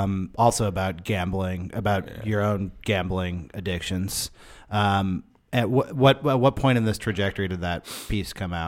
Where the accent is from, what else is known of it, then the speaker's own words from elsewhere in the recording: Berkeley, California, United States; I'm from Berkeley.